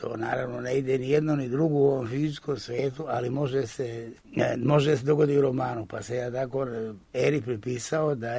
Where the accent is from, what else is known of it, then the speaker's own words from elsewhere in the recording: Užice, Šumadija and Western Serbia, Serbia; mi smo iz Užica i tako